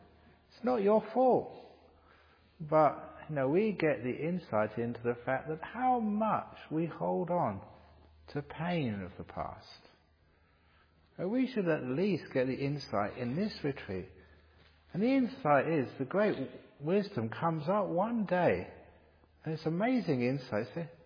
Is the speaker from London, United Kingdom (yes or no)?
yes; London, United Kingdom; born there; I was born in London. Am I English?